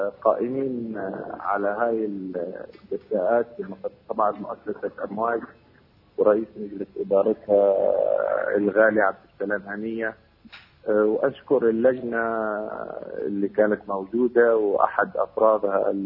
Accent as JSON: {"language": "Arabic", "country": "Palestine", "said": "وطبعا فخور كوني فلسطيني، فخور كوني مثل في المنتخب الفلسطيني"}